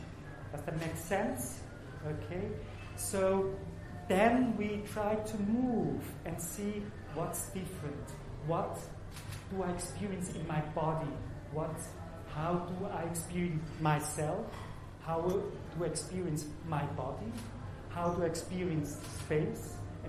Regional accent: Switzerland; also born or lived in South Africa / Germany; now in Barcelona, Spain; I was born in South Africa, grew up in Switzerland, worked in Germany, and I live now in Spain, Barcelona.

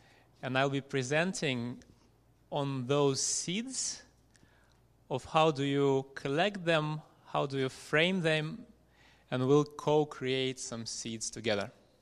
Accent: Russia; I'm from Russia, and I'm very happy in the last 10 years

